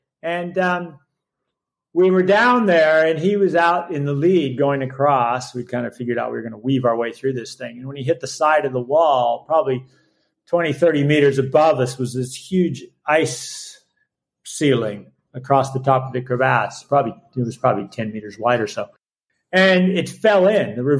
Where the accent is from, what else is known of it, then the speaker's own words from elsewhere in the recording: Colorado, United States; I was fortunate when I first started climbing, as I grew up in Colorado.